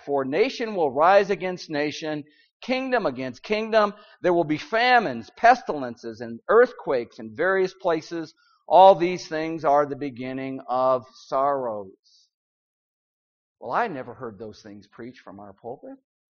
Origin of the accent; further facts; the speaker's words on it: St. Paul, Minnesota, United States; the local preacher where I grew up in St. Paul, Minnesota, was going to be gone for a gospel meeting.